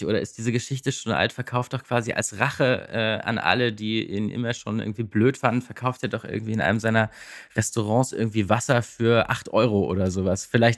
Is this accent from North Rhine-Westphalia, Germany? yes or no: no; Magdeburg, Saxony-Anhalt, Germany; meiner Heimatstadt Magdeburg